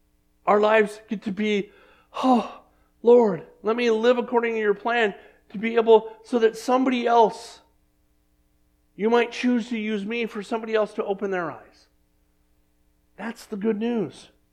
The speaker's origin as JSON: {"language": "English", "region": "California", "country": "United States", "tie": "born or raised there", "said": "I have a lot of friends when I grew up in California that were Catholic, you know."}